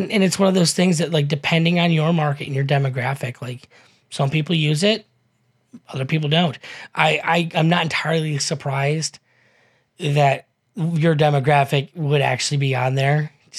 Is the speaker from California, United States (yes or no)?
no; West Virginia, United States; I am from West Virginia, and I'm excited for West Virginia for it.